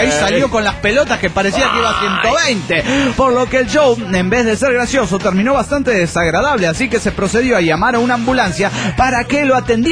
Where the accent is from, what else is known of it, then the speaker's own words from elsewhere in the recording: Mexico City, Mexico; yo soy del DF